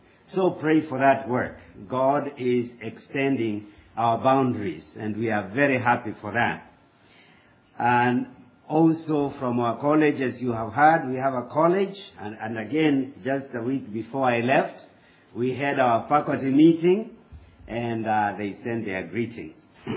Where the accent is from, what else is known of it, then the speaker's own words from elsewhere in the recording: Kenya; English is a second language; I come from Africa, from Kenya, but I haven't come to tell you African stories.